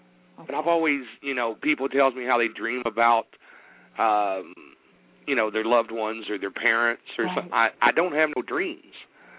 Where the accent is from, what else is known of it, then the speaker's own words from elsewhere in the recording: Kentucky, United States; Hi, Ginny. I'm from Kentucky. I've talked to you before.